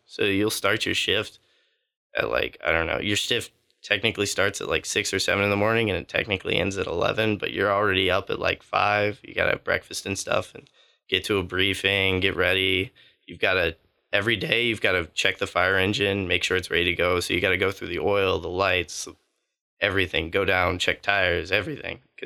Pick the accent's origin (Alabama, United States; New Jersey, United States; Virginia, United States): Alabama, United States; Birmingham; I'm from Birmingham, Alabama. I'm at Trinity thinking about studying marketing. I grew up around firefighting.